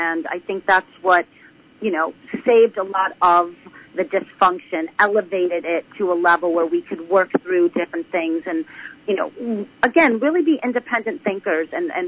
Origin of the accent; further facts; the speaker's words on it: Connecticut, United States; born there; I was born in Connecticut on the East Coast.